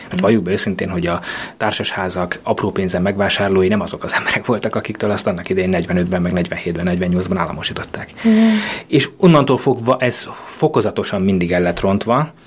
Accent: Mosonmagyaróvár, Győr-Moson-Sopron, Hungary; Az én szülővárosom kvázi főtere egy olyan tér, ahol senki nem lakik. Az egész téren valami 4-5 vagy 6 épület van. Ez Mosonmagyaróvár.

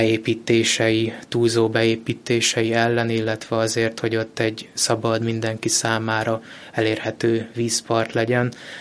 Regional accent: Székesfehérvár, Fejér, Hungary; Én ugye székesfehérvári vagyok, ez a szülővárosom, ez az elsődleges otthonom, de a családomnak az 50-es évek végétől van ingatlan a Balatonvilágoson

